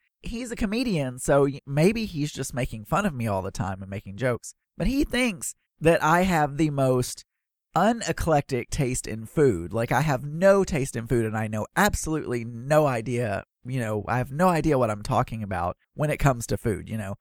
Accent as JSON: {"language": "English", "region": "the South", "country": "United States", "said": "But, you know, I'm from the South, and I have a lot of friends that are not from the South"}